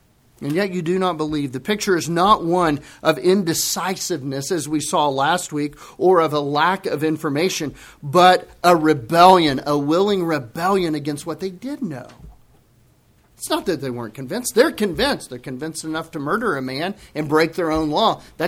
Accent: Texas, United States; I'm from the Republic of Texas, and I sound like I'm from the Republic of Texas.

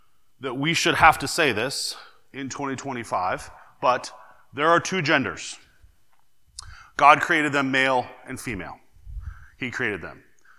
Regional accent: Midwest, United States; things that happens in the Midwest is we're pretty blunt. I don't fully understand the nuances yet of being a Southerner

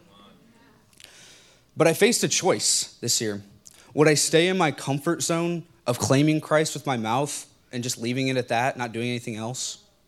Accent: Arizona, United States; born there; I was born in Arizona.

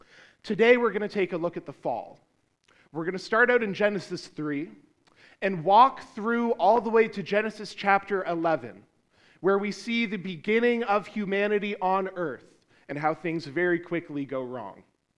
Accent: Hamilton, Ontario, Canada; I was raised here in Hamilton over at Meadowlands Fellowship CRC in Ancaster.

